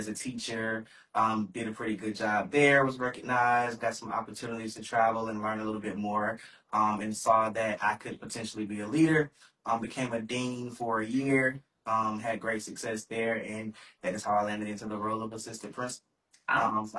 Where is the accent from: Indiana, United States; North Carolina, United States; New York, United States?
North Carolina, United States; Scotland Neck; I'm from Scotland Neck, North Carolina.